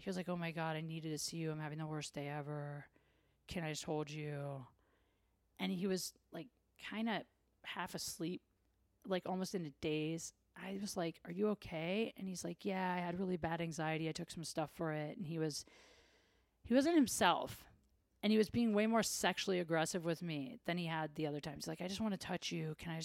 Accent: Ohio, United States; he knows I'm from Ohio.

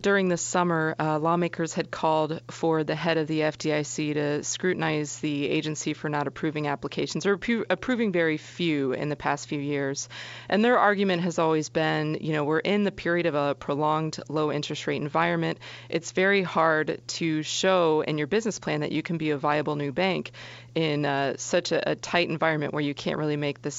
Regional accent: Florida, United States; I mean, even where I grew up in Florida, the banks that I used to talk to there as a reporter are down to at least half at this point.

